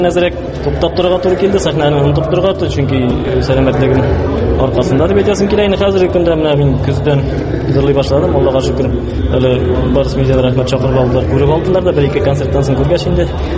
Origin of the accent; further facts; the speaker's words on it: Tatarstan, Russia; Авылында. Бердәнбер Татарстанда исемсез авыл дип әйтәсем килми аны. Киров исемле авыл җирлегендә.